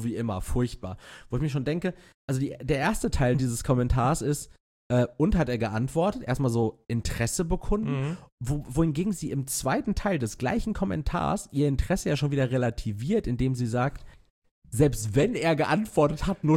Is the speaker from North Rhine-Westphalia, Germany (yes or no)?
yes; Castrop-Rauxel, North Rhine-Westphalia, Germany; So, und so gab es auch eine in Castrop-Rauxel, also meiner Heimatstadt.